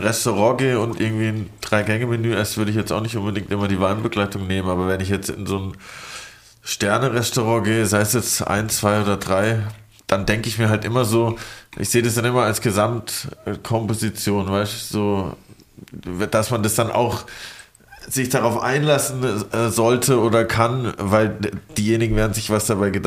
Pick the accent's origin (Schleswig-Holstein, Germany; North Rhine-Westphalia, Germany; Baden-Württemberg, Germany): Baden-Württemberg, Germany; Ich komme aus Baden.